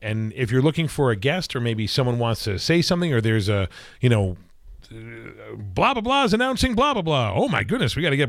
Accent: Hawaii, United States; born there; also born or lived in Rochester, United States / Long Island, United States / New Hampshire, United States / Michigan, United States; I was born in Hawaii.

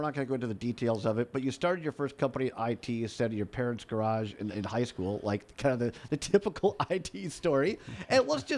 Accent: Richland Center, Wisconsin, United States; Because I know, growing up in Richland Center, I worked on the radio station there

